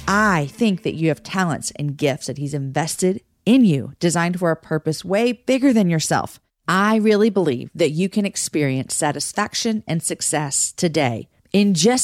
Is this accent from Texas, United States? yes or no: yes; Georgetown, Texas, United States; which is right here in my hometown, a little bit north in Georgetown, Texas.